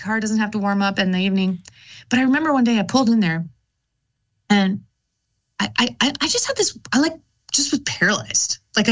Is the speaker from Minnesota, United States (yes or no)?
yes; Minnesota, United States; I'm a Minnesotan. Visualize those hockey sticks people.